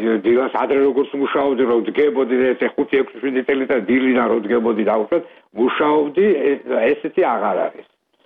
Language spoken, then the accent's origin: Georgian; Tsinandali, Kakheti, Georgia; მე ბავშვობა წელი კახეთში მაგ გატარებული და და ჩემი იყო წინანდლი და და წელი ჩემი ბავშვობა წინანდალში მაგ გატარებული და ხა ბაბუა ჩემი პაპა ჩემი უბრალოდ კახურად რომ თქვათ